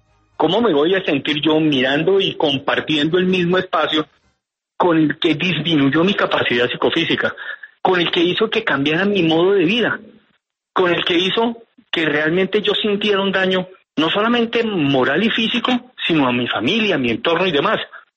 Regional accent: Colombia; somos nosotros como pueblo colombiano

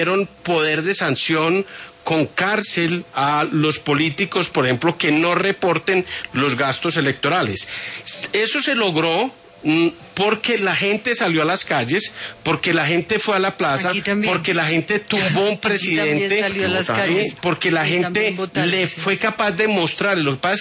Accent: Guatemala; porque vengo de Guatemala. En Guatemala hicieron una reforma política muy importante.

